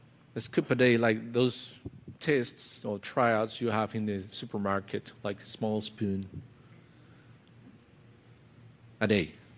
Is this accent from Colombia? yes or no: yes; Colombia; I come from Colombia, tropical country, right above the equator line. We have no seasons in Colombia.